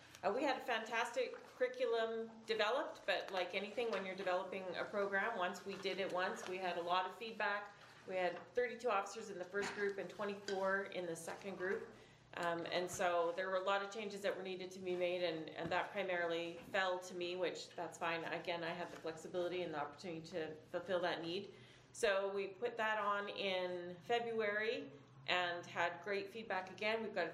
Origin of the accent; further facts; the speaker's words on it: Canada; And although I'm Canadian, I don't necessarily like traveling in the snow and on the ice.